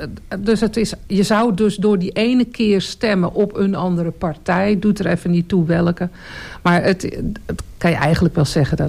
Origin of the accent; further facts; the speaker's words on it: Amsterdam, North Holland, Netherlands; Ik kom uit Amsterdam. En dat kan je misschien een beetje horen. Ik ben daar geboren en getogen. Ik ben 68.